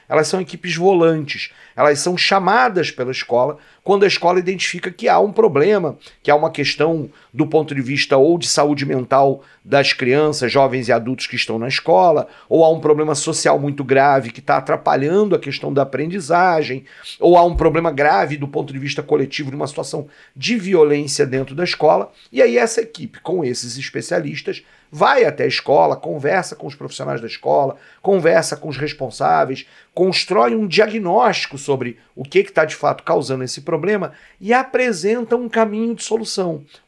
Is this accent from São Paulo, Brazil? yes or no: no; Rio de Janeiro, Brazil; O município de onde eu venho, que é o município do Rio de Janeiro, a capital do estado do Rio de Janeiro